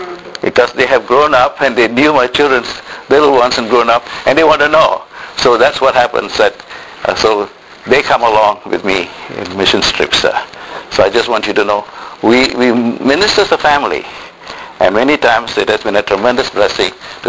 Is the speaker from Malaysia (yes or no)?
yes; Malaysia; now in Canada; Now, my wife is a Malaysian Chinese, I'm a Malaysian Indian, and I have three grown-up daughters.